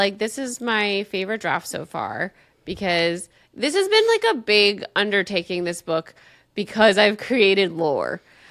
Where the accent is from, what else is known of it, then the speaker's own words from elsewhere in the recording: New Jersey, United States; I'm from New Jersey. What do you want from me?